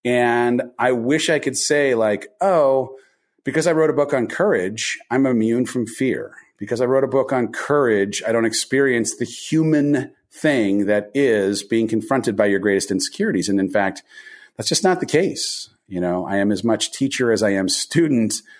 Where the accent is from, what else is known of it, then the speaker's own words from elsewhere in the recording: California, United States; Well, I grew up in Southern California, oldest of four kids.